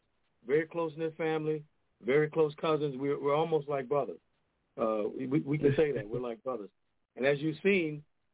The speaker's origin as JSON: {"language": "English", "region": "Louisiana", "country": "United States", "lives_now": "New London, United States", "said": "I'm originally from Louisiana, and now I reside in New London, Connecticut, by way of the U.S. Navy."}